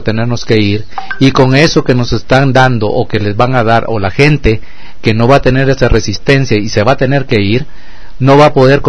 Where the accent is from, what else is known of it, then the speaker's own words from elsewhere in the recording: Monterrey, Nuevo León, Mexico; now in Mexico City, Mexico; bueno, yo soy de Monterrey, pero nos sentimos orgullosos de ser chilangos.